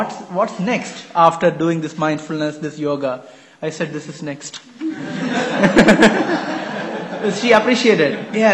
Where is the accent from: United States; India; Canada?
India; Kerala; So where are you from? She said, I'm from Kerala. I said, I'm also from Kerala.